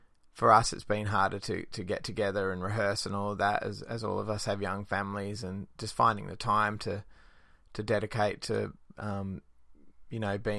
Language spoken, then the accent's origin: English; Western Australia, Australia; the progress in my home state of Western Australia hasn't been too bad.